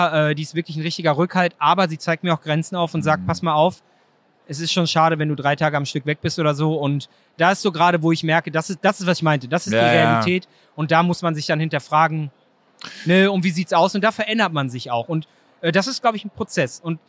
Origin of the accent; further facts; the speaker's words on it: North Rhine-Westphalia, Germany; Ich habe ja gesagt, ich bin im Ruhrpott aufgewachsen.